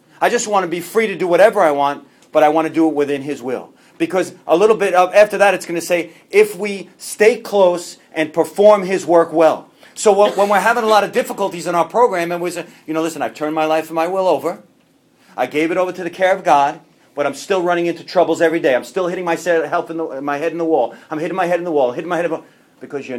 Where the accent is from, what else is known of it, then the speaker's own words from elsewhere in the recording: New York, United States; I'm Italian from New York.